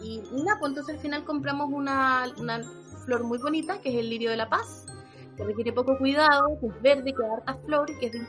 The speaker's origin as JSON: {"language": "Spanish", "country": "Chile", "said": "además pop livianito, como yo, chileno"}